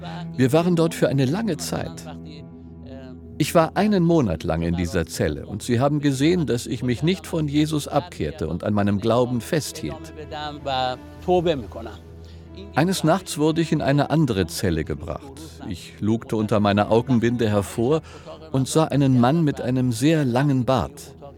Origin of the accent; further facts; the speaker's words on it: Iran; Wir sind Iraner